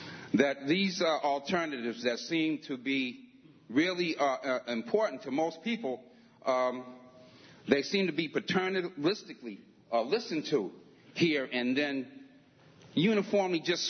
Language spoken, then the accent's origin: English; Ithaca, New York, United States; I'm from Ithaca.